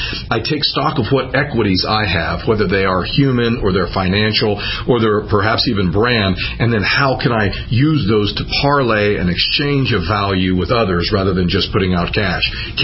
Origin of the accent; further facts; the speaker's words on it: Oklahoma, United States; born there; So let me begin with, I was born in Oklahoma, and now I'm running a company in Oklahoma. It's serendipity.